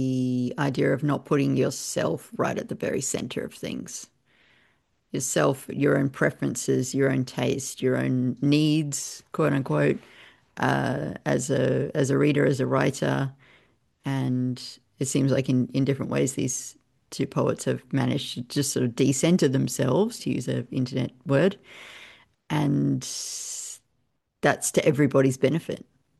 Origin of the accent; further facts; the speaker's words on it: Australia; as an Aussie, I feel like I'm allowed to like Whitman.